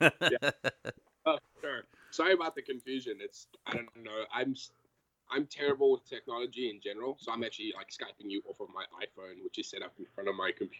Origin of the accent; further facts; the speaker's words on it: Johannesburg, Gauteng, South Africa; now in Los Angeles, United States; I am originally from Johannesburg, South Africa. I am a producer and filmmaker that is based out here in Los Angeles.